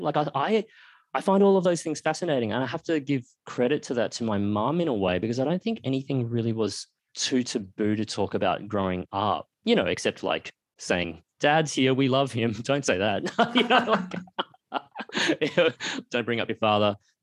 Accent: Australia; born there; And I'll say, I was born in Australia.

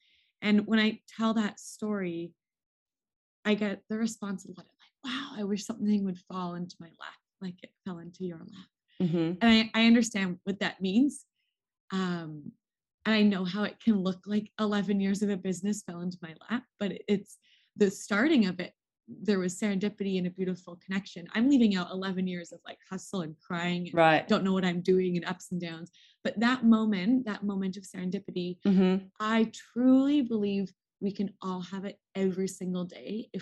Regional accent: Vancouver, British Columbia, Canada; I'm from Vancouver

